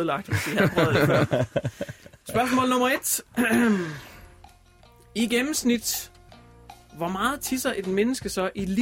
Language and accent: Danish; North Denmark Region, Denmark; Altså, vi er jo nordjyder